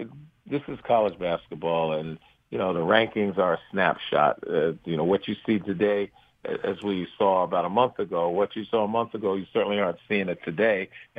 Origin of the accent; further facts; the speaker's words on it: New York City, New York, United States; also born or lived in Brooklyn / Queens; I was born in Brooklyn, you know, lived in Bed-Stuy, East New York for a while, and then when my father got a city job, we moved to Queens and had our own home, you know, in South Jamaica, Springfield Gardens area.